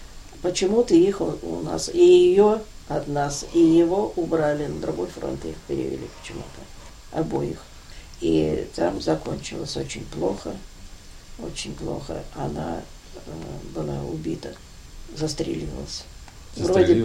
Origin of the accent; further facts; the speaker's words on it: Moscow, Russia; Я же росла все время в Москве.